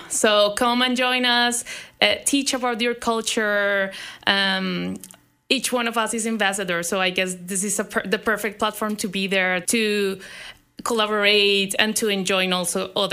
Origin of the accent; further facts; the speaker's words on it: Colombia; I'm a newcomer myself, so I guess whenever something comes from my country, I'm from Colombia